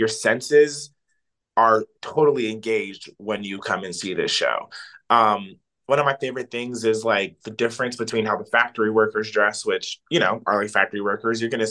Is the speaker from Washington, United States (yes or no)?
no; Silver Spring, Maryland, United States; Oh, well, I am from Silver Spring, Maryland.